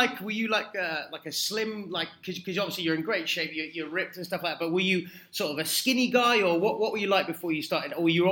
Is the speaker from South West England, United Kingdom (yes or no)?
yes; South West England, United Kingdom; I'm originally from Gloucestershire, so I think we used to play football out Banbury way.